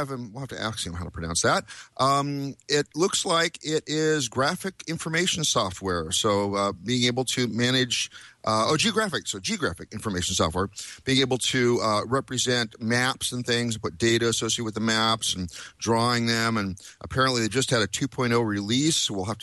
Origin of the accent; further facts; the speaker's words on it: Portland, Oregon, United States; I'm from Portland, Oregon. I'm going back there actually tomorrow night to head back home for a while, and I was used to this gray stuff